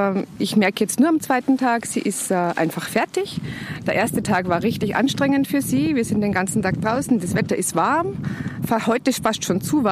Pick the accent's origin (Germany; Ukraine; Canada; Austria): Austria; Die kennen wir so ja nicht in Österreich